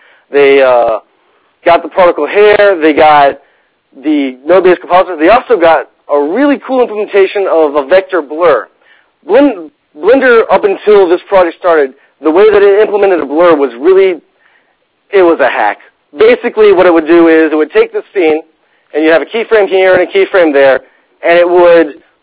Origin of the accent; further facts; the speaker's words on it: Richmond, Virginia, United States; I'm from Richmond, Virginia, and I have a small animation and print design company that I run there.